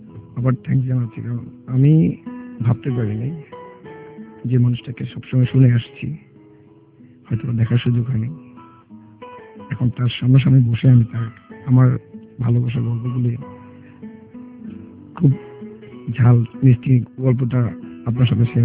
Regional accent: Dhaka, Dhaka Division, Bangladesh; আমার বাড়ি হচ্ছে চাঁদপুরে, তো ওখানে আমার যাওয়া হয় না। আমার জন্ম হচ্ছে ঢাকায়

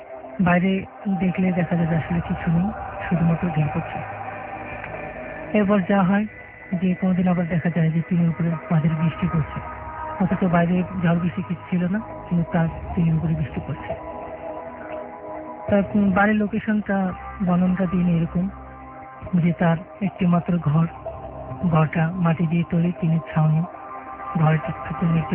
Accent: Dinajpur, Rangpur Division, Bangladesh; born or raised there; now in Dhaka, Bangladesh

